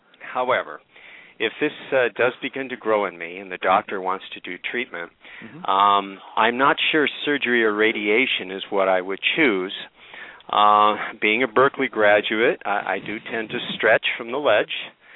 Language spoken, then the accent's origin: English; Montreal, Quebec, Canada; because I'm formerly from Montreal.